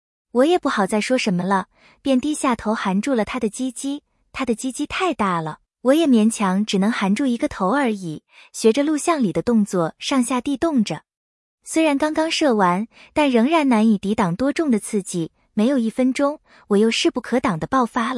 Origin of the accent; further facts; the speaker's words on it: Northeast China, China; 我出生在农村的一个知识分子家庭。为什么这么说呢？因为父亲在上山下乡的大潮中同祖父划清了界限，从北京来到了东北边陲的一个农村小镇。